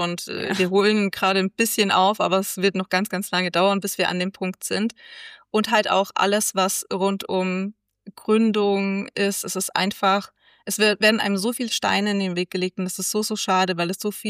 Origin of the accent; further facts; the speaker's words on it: Germany; dass ich als Deutscher auch woanders gründen kann.